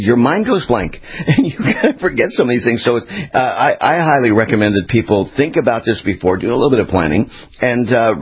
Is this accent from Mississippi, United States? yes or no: no; Long Beach, California, United States; now in US East Coast; completed her internship and residency at Long Beach Memorial Medical Center. See, this is all my hometown. This is real convenient to talk about it, and I get homesick now because I'm on the East these days. So I miss the West